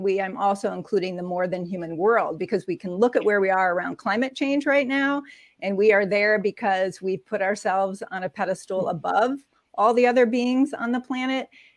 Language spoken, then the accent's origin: English; United States; I realize I'm an American, which I think are probably some of the most individualized people in the world.